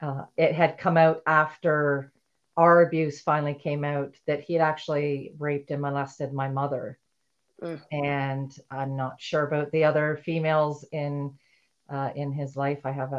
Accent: Ontario, Canada; I grew up in Ontario, Canada. A small town, 2,500 people in the town that I grew up in.

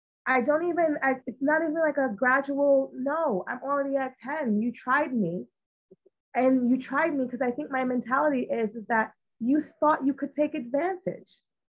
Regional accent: United States; moved away; I never had any type of blatant anything growing up in the States.

